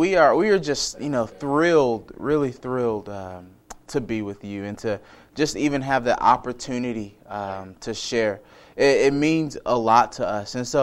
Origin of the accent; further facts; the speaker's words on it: Nashville, Tennessee, United States; We are from Nashville, Tennessee.